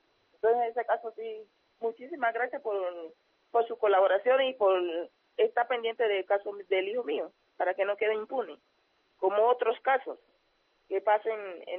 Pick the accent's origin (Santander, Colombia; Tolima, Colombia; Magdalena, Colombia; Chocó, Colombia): Chocó, Colombia; now in Bogotá, Colombia; Somos de Chocó. Yo soy de un pueblo que se llama Acosó, que fuimos desplazados por la guerrilla. Entonces, en 1999 lo desplazó la guerrilla del pueblo donde somos nosotros, pero el ese mío es de Condoto.